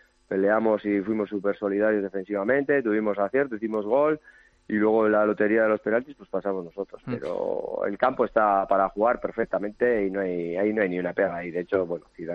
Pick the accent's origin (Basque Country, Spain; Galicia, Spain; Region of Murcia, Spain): Basque Country, Spain; Busturia; Yo soy de Bilbao, bueno, de Bilbao, de Busturia, de un pueblo de Guernica.